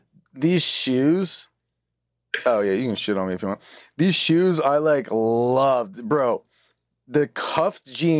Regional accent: California, United States; So I would drive to my hometown, Ventura County, Ventura Harbor Comedy Club to get up.

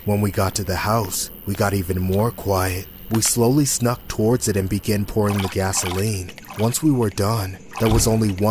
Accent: Denver, Colorado, United States; I grew up in Denver, Colorado my whole life.

